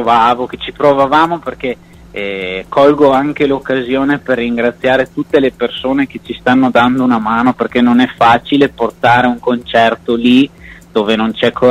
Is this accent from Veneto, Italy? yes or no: yes; Brendola, Veneto, Italy; il 20 settembre ci sarà un evento storico per il mio paese, che è Brendola, ma non solo per Brendola